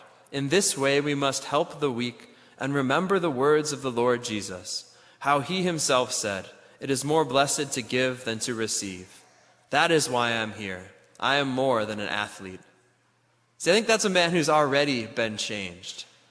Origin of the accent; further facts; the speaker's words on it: Ann Arbor, Michigan, United States; So I'm a born and raised Wolverine. Both my parents went to Michigan. I grew up in Ann Arbor.